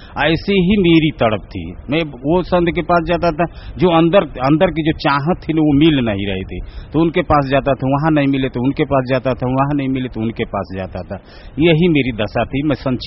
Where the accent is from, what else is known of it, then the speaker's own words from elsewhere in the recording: Surat, Gujarat, India; मैं सूरत गुजरात से आया हूँ।